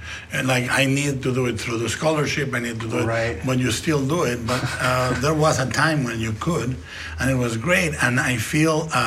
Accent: Guadalajara, Jalisco, Mexico; Yeah, and I wrote him, and I said, look, I'm a kid from Guadalajara.

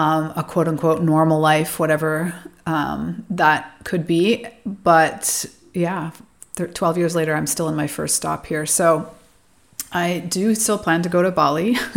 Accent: Calgary, Alberta, Canada; moved away as an adult; now in Mexico; than if I was in my hometown, Calgary.

